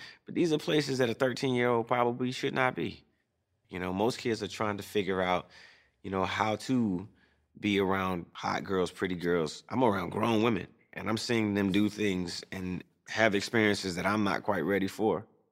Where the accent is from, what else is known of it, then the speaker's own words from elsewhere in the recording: Chattanooga, Tennessee, United States; One, I'm from Chattanooga, Tennessee. Now being in this big city, I don't know nobody.